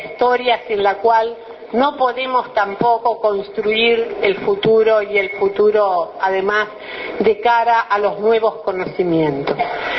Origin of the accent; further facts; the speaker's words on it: Uruguay; seamos colectivamente como uruguayas y uruguayos